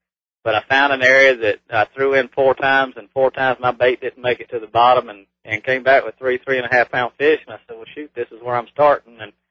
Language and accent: English; Florida, United States; I'm from Florida, and when you fish over 4 foot deep down there, you're in some deep, deep water.